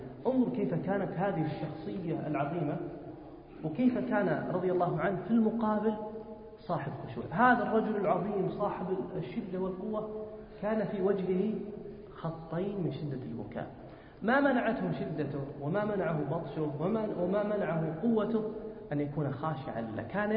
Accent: Saudi Arabia; أحد الأطفال عندنا في السعودية

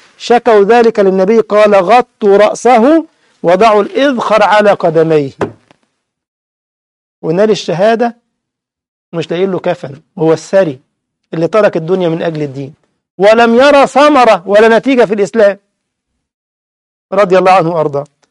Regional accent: Egypt; احنا بنقول باللغة الدارجة عندنا في مصر يخطرف

